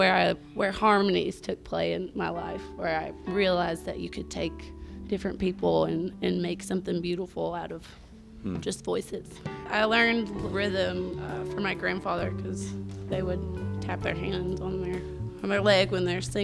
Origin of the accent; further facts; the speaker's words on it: Clintwood, Virginia, United States; I grew up in Clintwood, Virginia, right on the tip end of Kentucky.